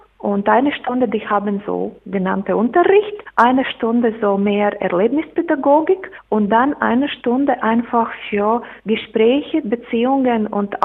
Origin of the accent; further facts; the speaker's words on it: Latvia; German is a second language; Bei uns in Lettland die Religionsunterricht, das ist keine Schulsache, das einfache Schulen bietet nicht an.